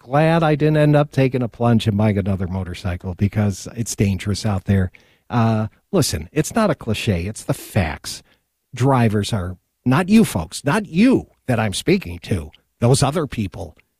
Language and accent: English; New York, United States; also born or lived in Reno; No, I'm from New York originally. I spent most of my life in Reno.